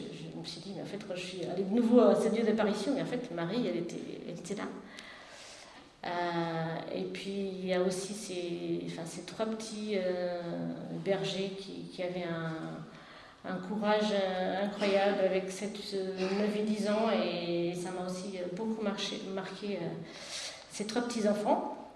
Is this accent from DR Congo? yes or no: no; Portugal; J'ai grandi au Portugal, je suis née dans une ville à 70 km de Fatima.